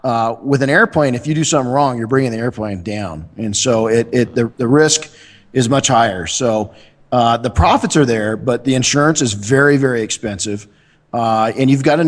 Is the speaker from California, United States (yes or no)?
yes; Colton, California, United States; And then growing up in Colton, in the lowrider community, I had friends of mine build lowriders, and that's where I learned to sand.